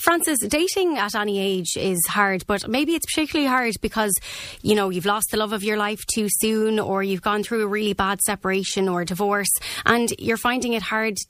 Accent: Ireland; And I think as Irish people, we do kind of think, oh, what will my aunt say, or what will my uncle say

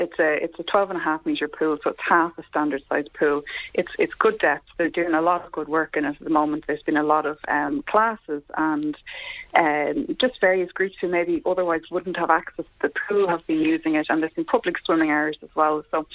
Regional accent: Celbridge, Kildare, Ireland; I used to do lessons in St. Raphael's when I was growing up in Selbridge

